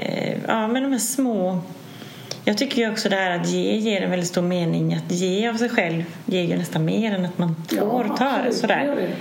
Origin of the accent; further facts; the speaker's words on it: Sweden; jag sa till min dotter att jag känner mig mer som europé idag än som svensk.